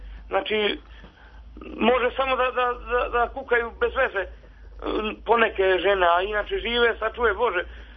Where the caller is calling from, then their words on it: Trlić, Šumadija and Western Serbia, Serbia; Mi, ja sam iz Trlića kod Uba.